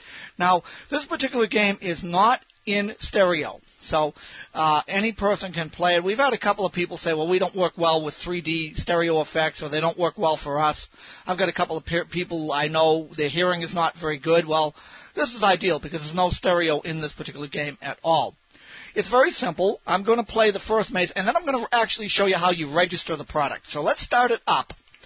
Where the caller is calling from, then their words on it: Sacramento, California, United States; I'm reporting from Main Menu once again from a very warm Sacramento, California.